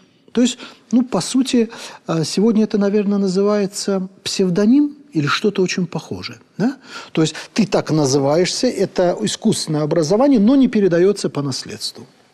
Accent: Azerbaijan; Вот у меня на родине до сравнительно недавнего времени, ну, по сути, до распада СССР, поголовно почти очень многие азербайджанцы носили фамилии, корни которых были национальны, да, а вот окончания русские, да. … Ов, это русское окончание.

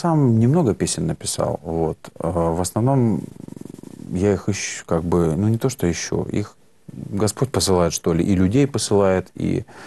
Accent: Voronezh Oblast, Russia; Я просто из Воронежской области, если кто не знает.

